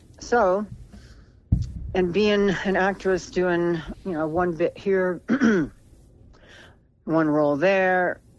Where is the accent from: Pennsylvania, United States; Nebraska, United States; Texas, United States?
Pennsylvania, United States; now in Tahoe, United States; You know I'm from Pennsylvania, right?